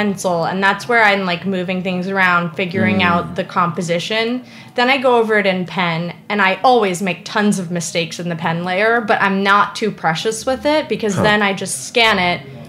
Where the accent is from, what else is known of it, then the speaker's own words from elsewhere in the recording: New York, United States; And then I was like Deli, because I'm like a New Yorker